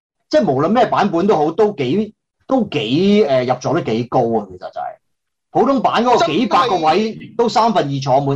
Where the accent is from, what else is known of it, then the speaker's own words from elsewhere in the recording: China; 但系我哋作为中国人睇咧